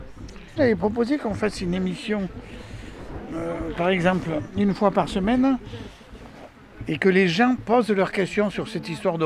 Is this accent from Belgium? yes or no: no; Nice, Provence-Alpes-Côte d'Azur, France; Moi, je suis niçois et ma compagne, elle est parisienne.